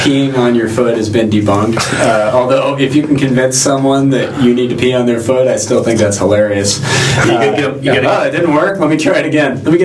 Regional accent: Phoenix, Arizona, United States; I grew up in Phoenix, so I've never had been exposed to either.

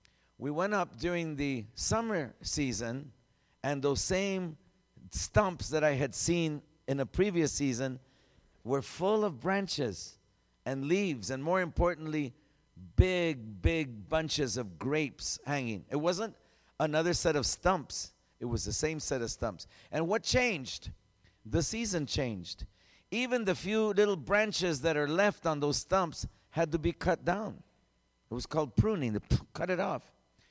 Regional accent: Phoenix, Arizona, United States; I was born and raised in Phoenix.

